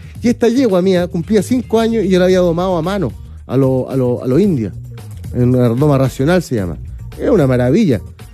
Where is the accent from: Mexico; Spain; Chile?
Chile; Maipú, Santiago Metropolitan Region; yo soy medio guaso, ¿viste? Pero de Santiago, po. Que yo me crié en Maipú.